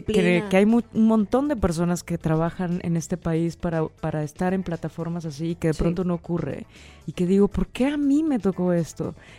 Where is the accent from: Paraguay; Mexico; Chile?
Mexico; Minatitlán, Veracruz; also born or lived in State of Mexico; Y crecí en Minatitlán, Veracruz.